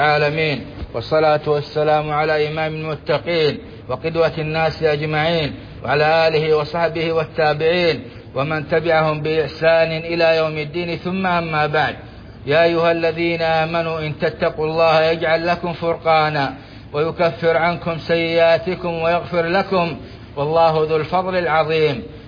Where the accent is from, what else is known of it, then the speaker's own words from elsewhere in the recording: Saudi Arabia; للقضاء بإذن الله على هذا الفيروس بالكلية في بلادنا السعودية